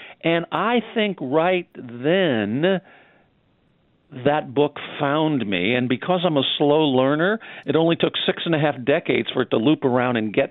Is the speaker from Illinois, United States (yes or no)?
yes; Kankakee, Illinois, United States; I grew up in Kankakee, Illinois, where there were two Frank Lloyd Wright houses on the same street I lived in.